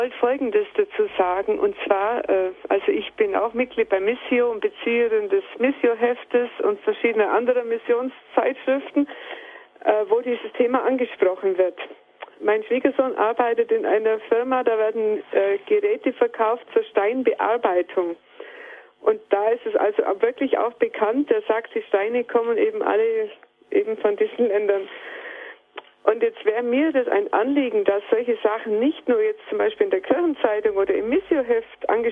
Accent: Türkheim, Bavaria, Germany

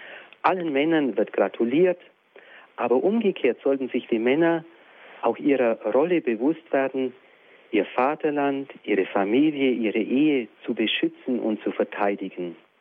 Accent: Russia; auch bei uns in Russland gibt es so etwas Ähnliches wie Fasching oder Karneval.

